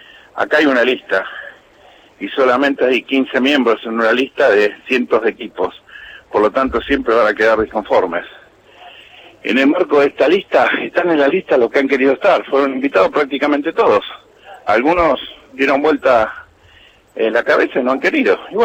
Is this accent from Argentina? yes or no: yes; Argentina; Nosotros somos argentinos